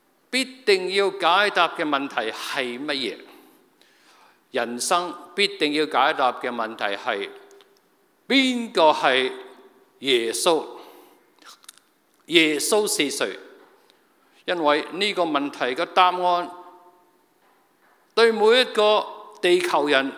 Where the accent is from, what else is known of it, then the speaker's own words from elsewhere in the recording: China; 今天我们是中国的信徒，我们都是外邦人